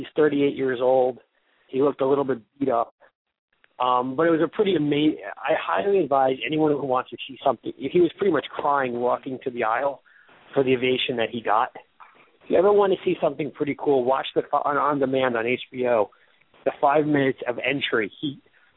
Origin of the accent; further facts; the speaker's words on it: Wayne, United States; I remember I was in a car in Wayne, my hometown.